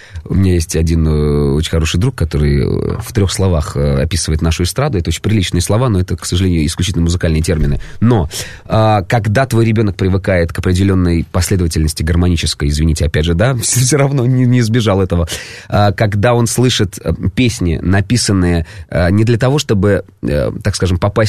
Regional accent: Penza, Penza Oblast, Russia; потому что я сам, да, из Пензы

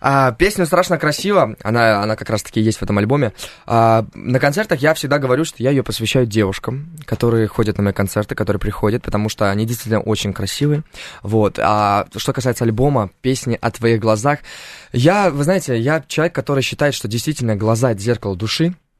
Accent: Uzbekistan; also born or lived in Turkmenistan; Я вообще родился я в Туркменистане, а вырос в Узбекистане. Но родина для меня Узбекистан, потому что я именно все мое осознанное детство прошло там.

